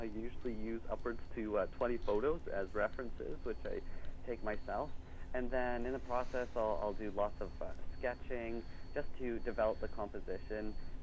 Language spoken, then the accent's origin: English; Russia; growing up in Russia and having parents who are leaders of a team who are doing humanitarian work